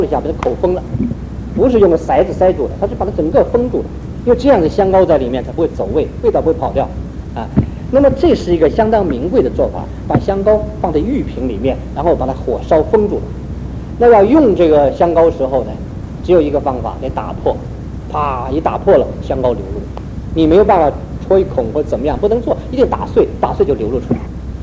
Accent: China; 因为我们中国人这个民族很良善，我们从小被训练都是被教导

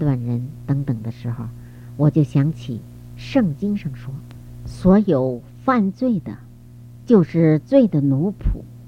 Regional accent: Beijing, China; 我来自北京，从小受的是无神论的教育，那时候我所知道的唯一信仰是共产主义

